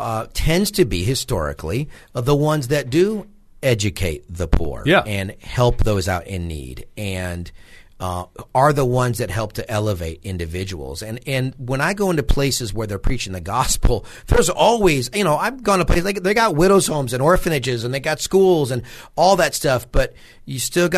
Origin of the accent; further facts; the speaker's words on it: United States; As an American, very proud, USAID was everywhere.